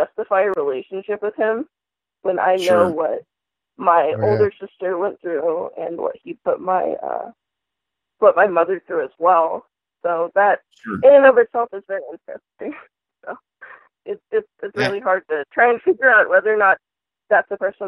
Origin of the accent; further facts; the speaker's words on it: Colorado, United States; I'm from Colorado.